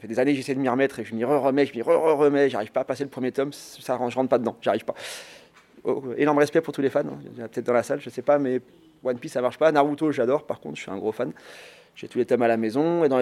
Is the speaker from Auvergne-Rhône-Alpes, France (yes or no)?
yes; Auvergne-Rhône-Alpes, France; now in Paris, France; moi j'ai grandi dans l'Isère, donc à une époque on n'avait pas encore Internet.